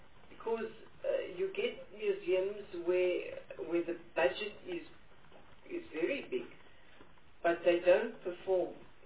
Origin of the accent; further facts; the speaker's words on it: Northern Cape, South Africa; And when I introduced myself, I said that I was from the Northern Cape.